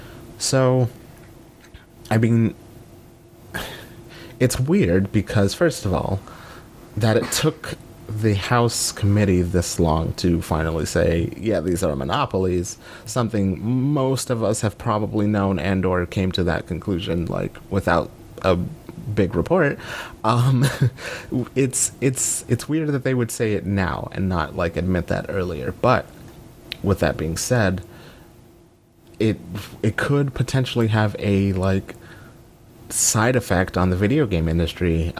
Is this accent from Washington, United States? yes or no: no; New York City, New York, United States; No, I'm from New York City, where we don't know what a tree is.